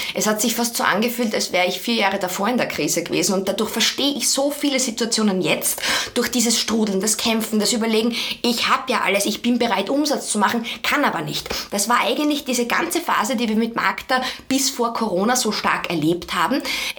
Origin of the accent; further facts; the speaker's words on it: Styria, Austria; now in Vienna, Austria; Ich komme aus der Steiermark, das heißt, ich bin irrsinnig nah an der Natur aufgewachsen